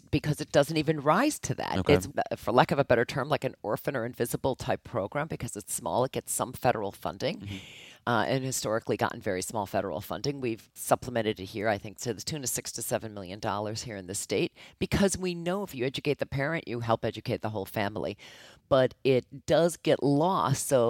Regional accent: Illinois, United States; Senator Paul Simon from Illinois. I'm originally from Illinois.

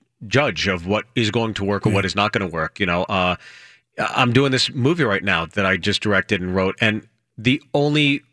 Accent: Pittsburgh, Pennsylvania, United States; I'm from Pittsburgh, so I think there's like some similarities between Pittsburgh and here.

